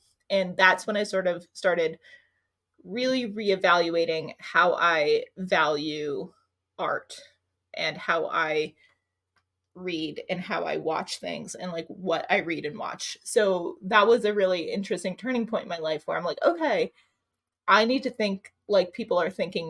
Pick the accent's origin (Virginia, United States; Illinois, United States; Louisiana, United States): Virginia, United States; I grew up Southern in Virginia